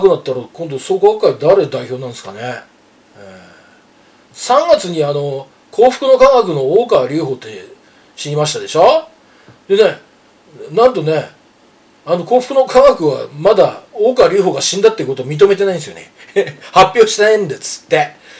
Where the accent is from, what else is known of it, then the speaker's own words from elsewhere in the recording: Nemuro, Hokkaido, Japan; 北海道、私の地元で根室っていうところは